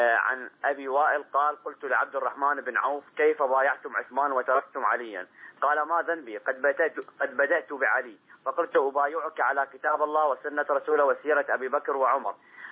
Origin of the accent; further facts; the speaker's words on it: Iraq; بعض ما يقوم به السياسيين أو الأحزاب السياسية خاصة عندنا في العراق